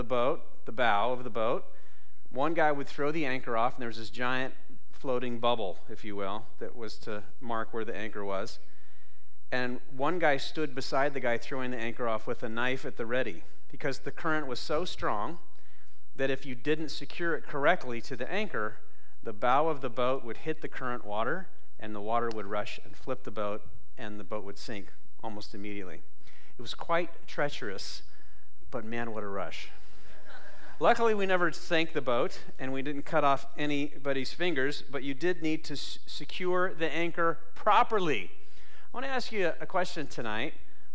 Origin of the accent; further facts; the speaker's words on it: Portland, Oregon, United States; I grew up in the Northwest. I'm an Oregon boy. I was born in Kirkland, Washington, raised in the greater Portland area.